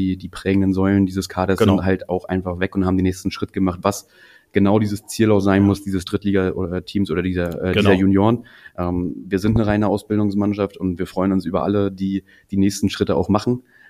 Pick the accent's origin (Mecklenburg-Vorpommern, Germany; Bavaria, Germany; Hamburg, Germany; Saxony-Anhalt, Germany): Mecklenburg-Vorpommern, Germany; Wismar; das ist genauso wie Wismar, also meine Heimatstadt.